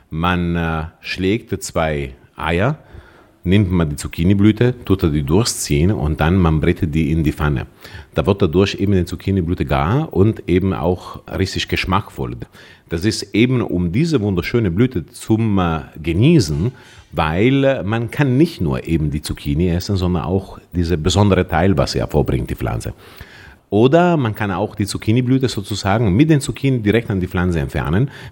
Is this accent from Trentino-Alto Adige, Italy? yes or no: no; Emilia-Romagna, Italy; Natürlich zu Hause bei mir, in meiner Heimat.